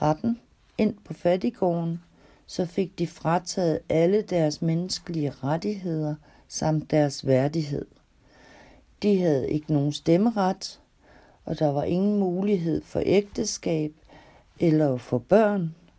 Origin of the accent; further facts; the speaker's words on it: Asnæs, Zealand, Denmark; og jeg kommer fra Asnæs, som ligger mellem Holbæk og Nykøbing Sjælland.